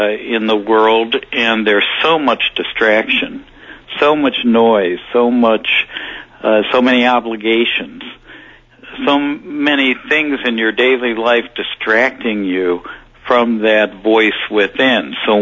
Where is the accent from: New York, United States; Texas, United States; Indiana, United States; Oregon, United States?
New York, United States; New York City; that sort of disruptive period in my life as a New Yorker and as a father.